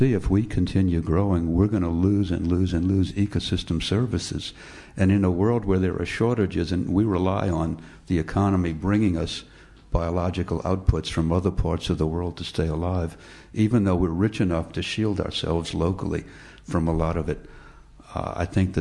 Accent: New Orleans, Louisiana, United States; I mean, I grew up in New Orleans where the public schools actually were quite awful back in the 1940s and 50s, and that limited the city's economic development.

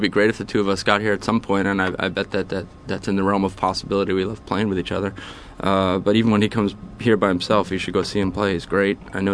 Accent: Long Island, New York, United States; And then, growing up in Long Island, I always like to say

